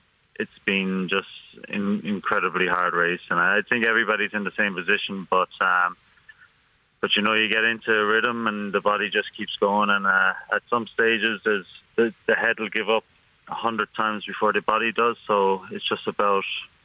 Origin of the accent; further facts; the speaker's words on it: Carrick-on-Suir, Munster, Ireland; Crihana and Carrick, and then went to Cumber College in Carrick also. So I grew up in Ireland, and both my parents are Irish as well. So I'm fully Irish